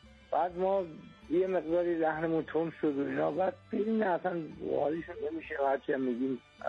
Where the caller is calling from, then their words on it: Sistan and Baluchestan, Iran; از روستای بابافیل شهرستان سیستم.